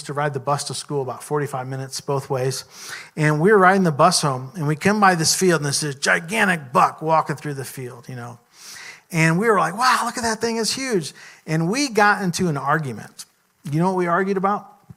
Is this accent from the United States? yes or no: yes; Missouri, United States; When I was a kid, I grew up in Missouri, out in the country, and I remember we would drive around at nighttime sometimes just to see if we could see deer out in the field.